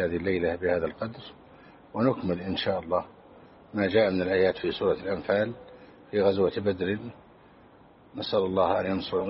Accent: Egypt

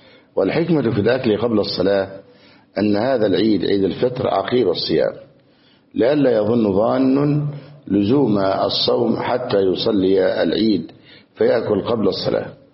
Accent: Egypt; عندنا في مصر

